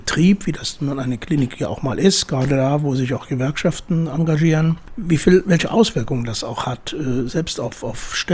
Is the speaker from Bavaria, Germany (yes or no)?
yes; Munich, Bavaria, Germany; Ich bin ja in München aufgewachsen